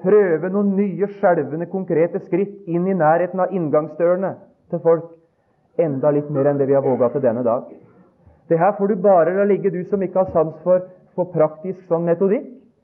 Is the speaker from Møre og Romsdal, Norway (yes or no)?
no; Vestland, Norway; Jeg kommer fra Sotra